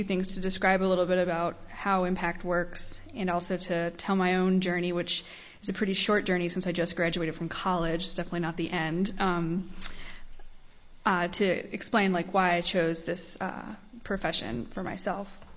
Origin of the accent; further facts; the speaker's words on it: Ohio, United States; And my own story is I'm from Ohio. I grew up in a United Church of Christ church and was very active in church.